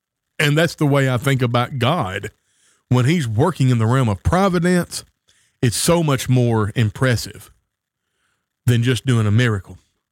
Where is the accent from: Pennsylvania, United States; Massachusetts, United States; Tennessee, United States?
Tennessee, United States; You know, growing up around Real Foot Lake, we had the New Madrid Fault Line, and the New Madrid Fault Line would act up and do silly stuff from time to time.